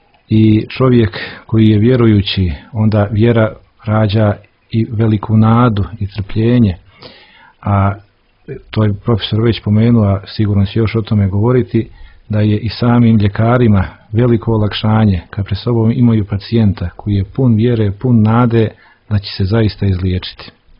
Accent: Montenegro; nažalost to kod nas u Crnoj Gori još možda nije

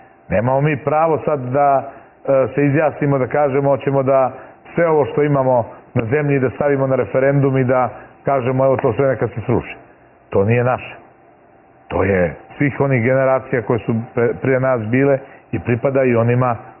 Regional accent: Serbia; ja sam stranac iz Srbije

